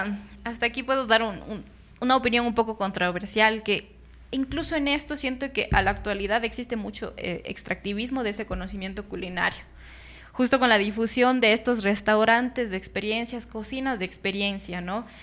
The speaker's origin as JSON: {"language": "Spanish", "country": "Ecuador", "said": "No, pero yo, porque soy ecuatoriana."}